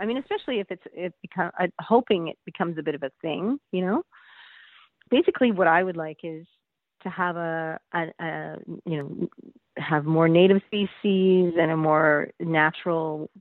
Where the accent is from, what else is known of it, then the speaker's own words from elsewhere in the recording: Calgary, Alberta, Canada; when I grew up in Calgary, there was a lot, I suppose, like across Canada